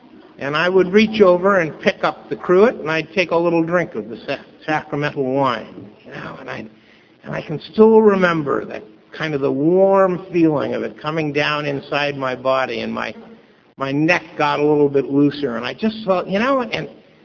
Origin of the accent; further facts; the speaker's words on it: King City, California, United States; I grew up in King City, over in the Salinas Valley. It's a town very much like Ripon, you know, a farming community and small town.